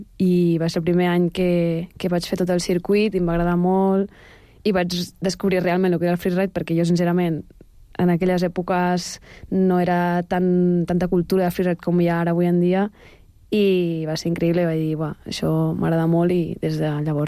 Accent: Almoster, Catalonia, Spain; Doncs jo sóc d'un poblet molt petit que es diu Almoster, a prop de Reus, Tarragona, o sigui que no sóc dels Pirineus.

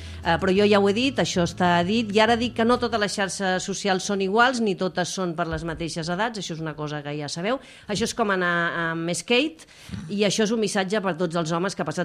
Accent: Barcelona, Catalonia, Spain; I dic perquè nosaltres som de Barcelona i aquí és on ens trobem amb aquest problema.

